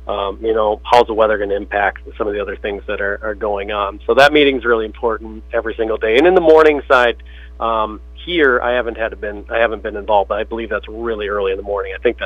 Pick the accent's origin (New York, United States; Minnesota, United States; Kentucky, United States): Minnesota, United States; Litchfield; central Minnesota, just west of the metro and kind of east of you guys, Litchfield, right on Highway 12 is my hometown. Grew up there with my folks and family and everything.